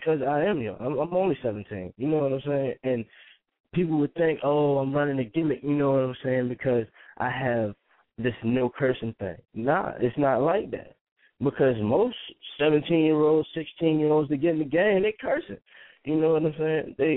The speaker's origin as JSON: {"language": "English", "town": "Frederick", "region": "Maryland", "country": "United States", "also_born_or_lived": "Baltimore", "moved": "yes", "lives_now": "Richmond, United States", "said": "I'm originally from Frederick, Maryland. You know what I'm saying? So I usually rep Baltimore. That's what I rep to the day I die. I moved to Baltimore when I was a little bit younger."}